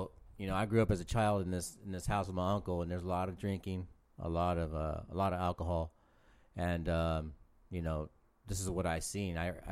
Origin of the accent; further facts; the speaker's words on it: San Jose, California, United States; Yeah, so I grew up here in San Jose.